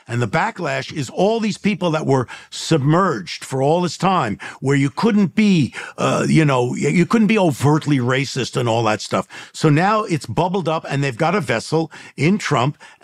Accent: New York, United States; now in Los Angeles, United States; But like you, I grew up in the Bronx and in New York and then out here in Los Angeles.

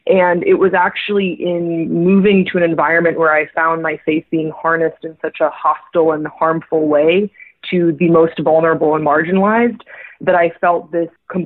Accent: Belgium; now in United States; I also grew up overseas. I grew up in Belgium, which was the second country in the world to legalize gay marriage.

